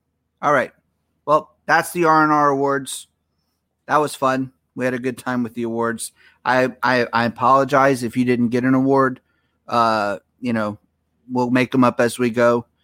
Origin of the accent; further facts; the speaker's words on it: Orlando, Florida, United States; I was raised in Orlando. You know, born just outside of Orlando.